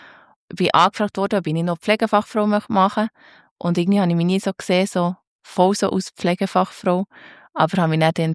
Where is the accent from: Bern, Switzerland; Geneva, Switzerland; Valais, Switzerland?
Bern, Switzerland; born or raised there